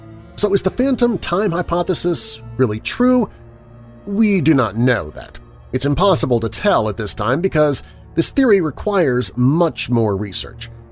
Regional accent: Boston, East Midlands, United Kingdom; They got married and settled in England after the war and brought up their family in my hometown of Boston.

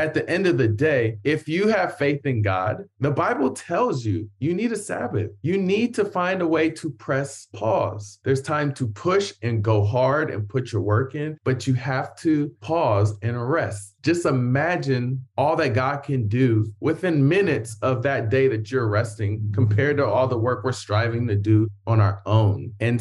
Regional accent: Columbus, Ohio, United States; Yeah, I grew up in Columbus, Ohio, actually.

